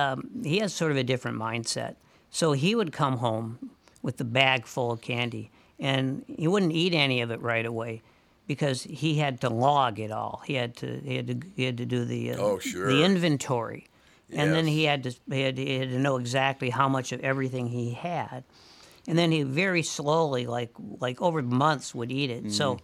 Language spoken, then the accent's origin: English; St. Paul, Minnesota, United States; being a baby boomer and growing up on Cretan Avenue in St. Paul, it was just pure bedlam on Halloween.